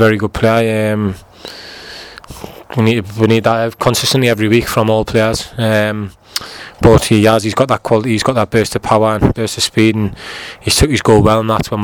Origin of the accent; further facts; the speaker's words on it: South Shields, North East England, United Kingdom; proud that I'm from South Shields, I've lived there all my life, love it.